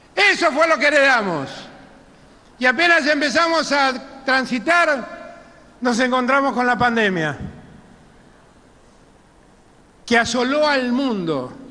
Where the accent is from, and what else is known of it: Argentina